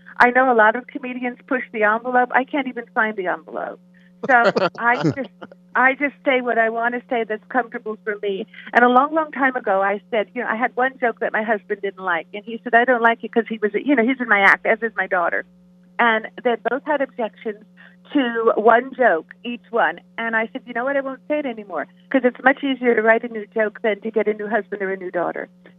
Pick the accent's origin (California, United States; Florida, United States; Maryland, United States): Florida, United States; Miami; But, it's funny that you said that because I grew up in Miami. I was born there.